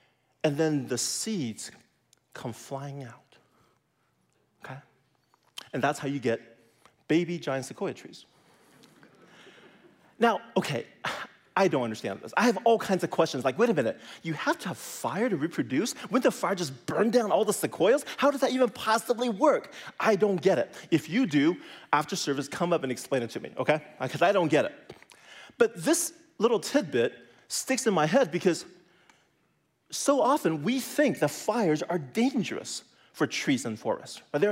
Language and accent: English; California, United States; Now, I grew up in California, so when I hear about stories like this and I look at pictures like this, I worry, because I have family and friends in California